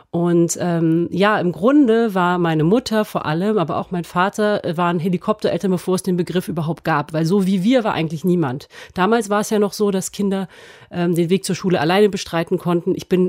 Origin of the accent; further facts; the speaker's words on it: Bonn, North Rhine-Westphalia, Germany; born there; Also ich bin 1982 in Bonn geboren und ich bin Tochter einer französischen Mutter